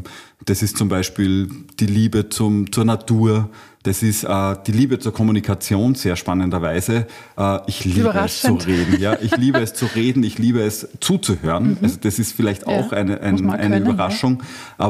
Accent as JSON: {"language": "German", "region": "Salzburg", "country": "Austria", "said": "Naja, als Salzburger musst du das hören, natürlich hören."}